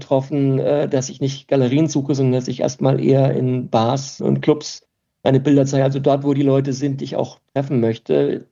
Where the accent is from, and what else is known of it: Karlsbad, Baden-Württemberg, Germany; born or raised there; also born or lived in Munich